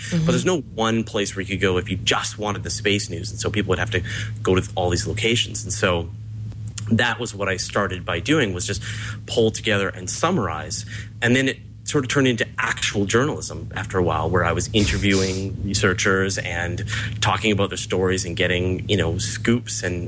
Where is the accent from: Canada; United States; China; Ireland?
Canada; accent: Canadian; There, you happy? A boot. There. That's my Canadian accent for you.